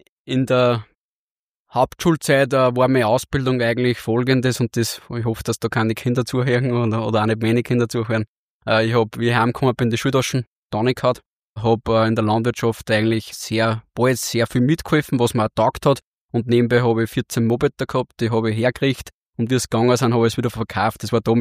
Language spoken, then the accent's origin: German; Upper Austria, Austria; Bin ein waschechter Oberösterreicher